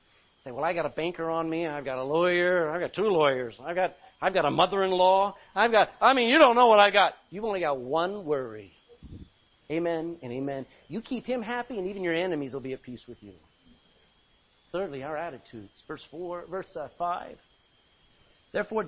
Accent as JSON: {"language": "English", "region": "Texas", "country": "United States", "said": "I mean, you're Irish, I'm Texan. We're not that different."}